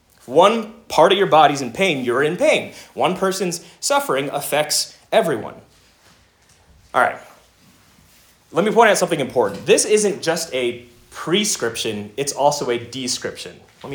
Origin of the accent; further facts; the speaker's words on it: Arcadia, California, United States; I grew up in Arcadia, right?